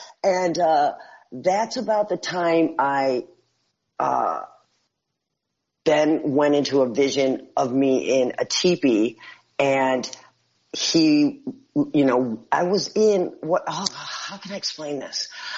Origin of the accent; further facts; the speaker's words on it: Buffalo, New York, United States; Well, see, I didn't know that. I was a girl from Buffalo.